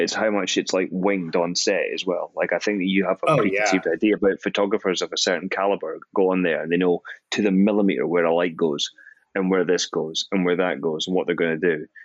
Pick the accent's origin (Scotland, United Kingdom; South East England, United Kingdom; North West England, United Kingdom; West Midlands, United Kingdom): Scotland, United Kingdom; so he's from Glasgow, I'm from Fife.